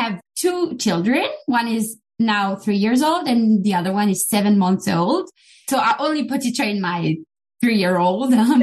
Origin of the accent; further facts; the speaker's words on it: Switzerland; accent: French; English is a second language; I'm not exactly French. I'm from Switzerland, but I speak French. That's why I have a French accent.